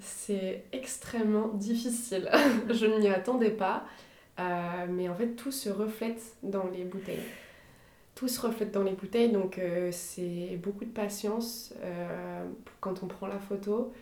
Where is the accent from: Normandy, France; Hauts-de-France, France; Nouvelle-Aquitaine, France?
Nouvelle-Aquitaine, France; also born or lived in Royan; Je suis très très attachée à la Charente-Maritime également. Je me suis considérée entre que Charentaise et Périgourdine, les deux en même temps.